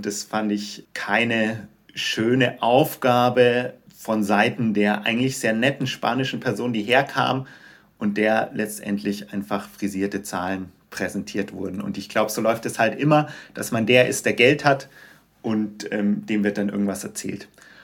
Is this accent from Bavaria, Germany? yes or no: yes; Bavaria, Germany; Und ich komme aus der Nähe von München.